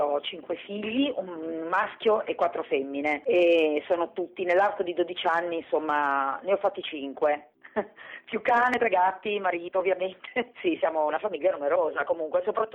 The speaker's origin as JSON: {"language": "Italian", "town": "Genoa", "region": "Liguria", "country": "Italy", "said": "noi siamo di Genova"}